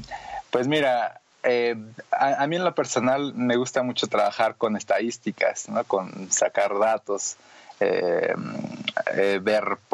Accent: Mexico City, Mexico; born there; Sí, nacido de la Ciudad de México.

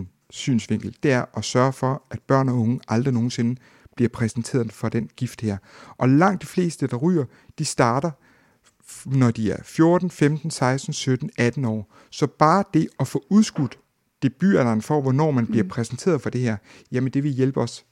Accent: Zealand, Denmark; Jeg har selv valgt i Region Sjælland, født og opvokset på Vestsjælland.

